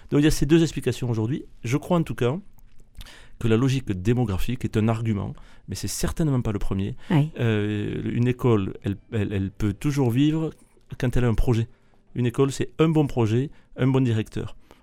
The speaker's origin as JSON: {"language": "French", "town": "Mazamet", "region": "Occitanie", "country": "France", "accent": "Tarn", "said": "comme mon accent me trahit, vous comprenez que je suis d'origine du Tarn du Sud-Ouest."}